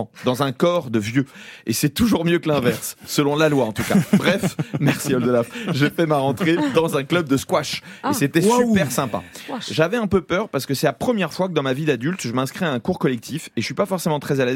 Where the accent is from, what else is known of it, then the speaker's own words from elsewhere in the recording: Corsica, France; Mais moi, je ne peux pas être colonisateur parce que je viens de Corse.